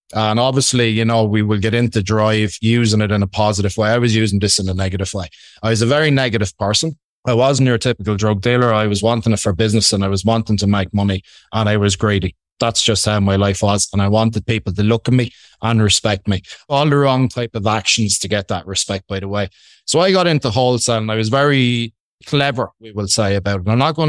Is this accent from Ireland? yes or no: yes; Ireland; accent: Irish; I'm Irish. I hope you can get that from my Irish accent.